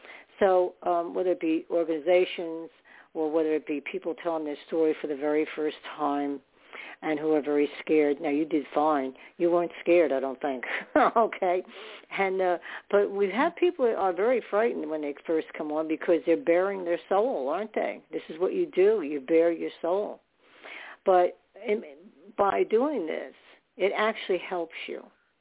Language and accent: English; New York, United States; born there; I did in New York City. I was born in New York.